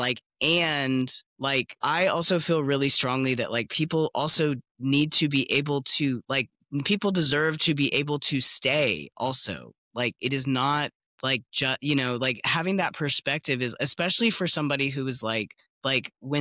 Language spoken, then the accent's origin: English; the South, United States; and this is, you know, as the Southerner, I have to bring this up.